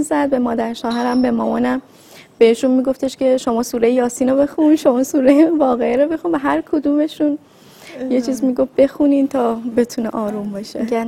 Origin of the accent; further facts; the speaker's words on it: Qaem Shahr, Mazandaran, Iran; born there; also born or lived in Bandar Abbas; قایم شهر به دنیا اومدم